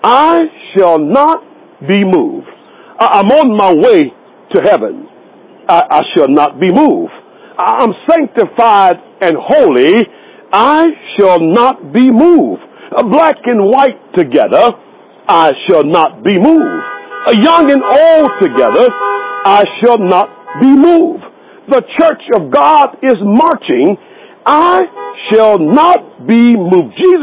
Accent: Florida, United States; Now, y'all know I grew up in Florida.

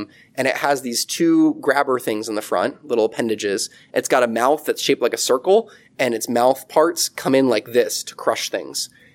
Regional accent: Midwest, United States; by the way, I'm originally like from the East and the Midwest and stuff.

